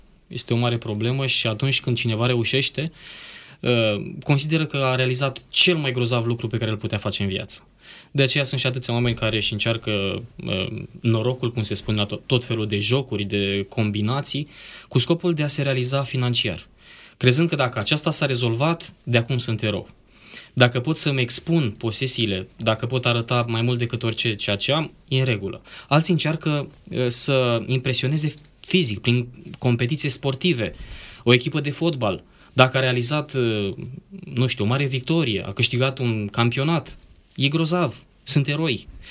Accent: Romania; Noi ca români avem aceasta în sânge cumva

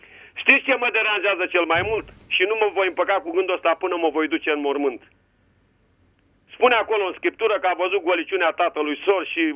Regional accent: Teleorman, Romania; din Telorman.

